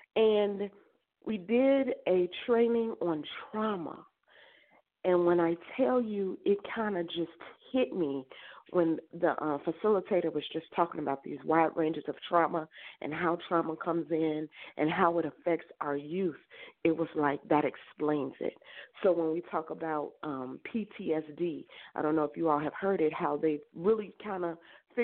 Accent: Chicago, Illinois, United States; And I'm not even from D.C. I'm straight from the Chi.

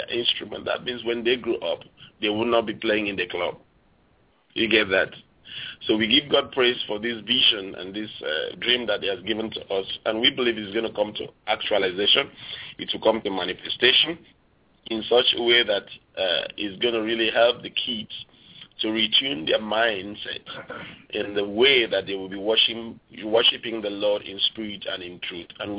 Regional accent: Nigeria; I'm actually from Nigeria, Africa.

